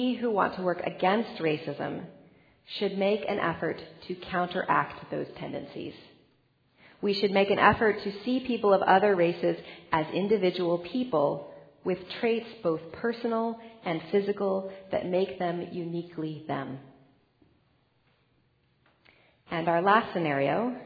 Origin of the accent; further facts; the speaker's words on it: Los Angeles, California, United States; I was a white kid, a basically good kid, growing up in Los Angeles, California, parented by liberal parents who taught me that prejudice was wrong.